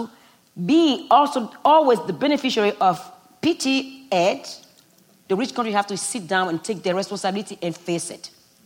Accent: Benin; I've had homosexual friends growing up in Benin

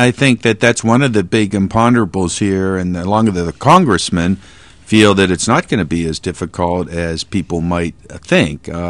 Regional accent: Johnstown, Pennsylvania, United States; I'm from Johnstown, Pennsylvania.

